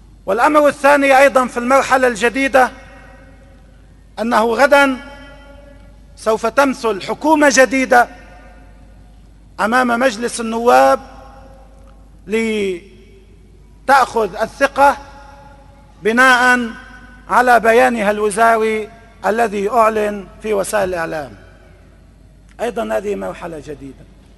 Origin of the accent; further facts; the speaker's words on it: Lebanon; اليوم هناك مسألتان كبيرتان أمامنا كلبنانيين